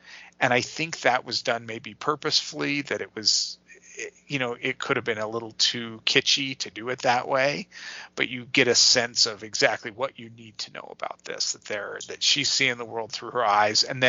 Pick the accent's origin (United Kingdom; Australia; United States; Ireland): United Kingdom; Well, and maybe this is just being British